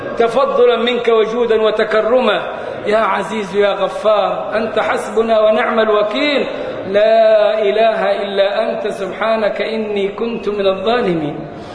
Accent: Egypt; احفظ بلدنا مصر يا رب

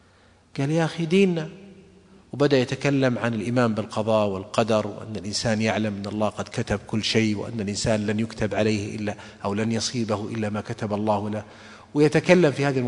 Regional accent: Saudi Arabia; واحد يا إخواني عندنا في السعودية رايح بيفرغ أراضي لأولاده

